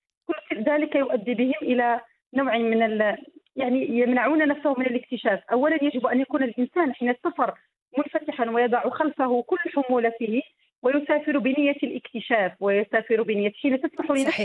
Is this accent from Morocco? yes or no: yes; Morocco; أخبرتهم بأنني مجرد امرأة مغربية، لكنهم صعب عليهم استيعاب ذلك.